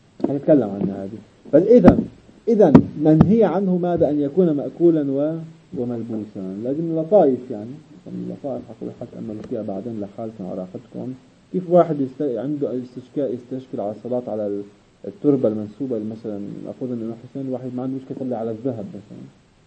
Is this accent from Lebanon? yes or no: yes; Lebanon; اللي عندنا بلبنان بياكلوا المعزة فقط والغنمات